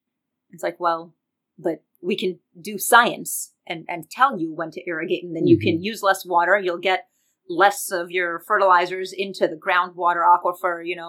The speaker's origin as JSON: {"language": "English", "town": "Miami", "region": "Florida", "country": "United States", "tie": "born or raised there", "also_born_or_lived": "Tel Aviv, Israel", "said": "Okay, so I was born in Tel Aviv. We moved to Miami when I was two. I, of course, grew up there, went to high school in Miami, and then I went to the University of Florida."}